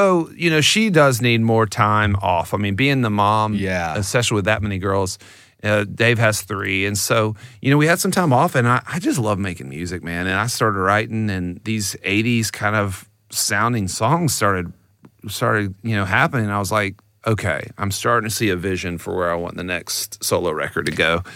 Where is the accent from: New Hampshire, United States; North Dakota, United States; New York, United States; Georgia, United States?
Georgia, United States; Augusta; I grew up in Augusta, Georgia, which is the home